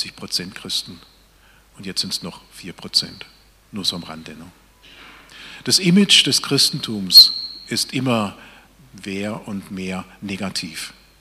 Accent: Sulz am Neckar, Baden-Württemberg, Germany; ich komme aus Sulz am Neckar.

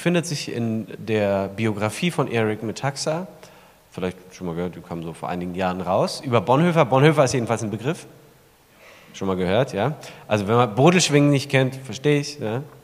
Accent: Berlin, Germany; ich komme nicht direkt ursprünglich von hier, sondern bin in Berlin aufgewachsen. Von daher nicht ganz so org-schwäbisch, mein Dialekt.

